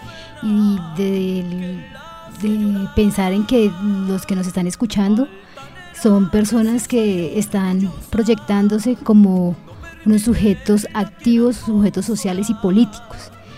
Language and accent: Spanish; Colombia; lo que somos como colombianos